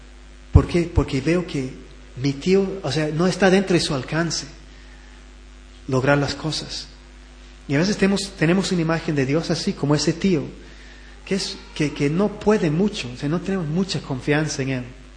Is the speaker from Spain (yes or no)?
no; Scotland, United Kingdom; ¿Saben que yo me crié más que todo en Escocia?